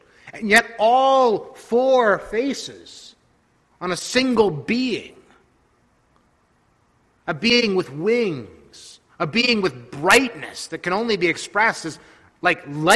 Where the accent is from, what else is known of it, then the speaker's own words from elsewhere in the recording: Barrie, Ontario, Canada; I grew up in Barrie.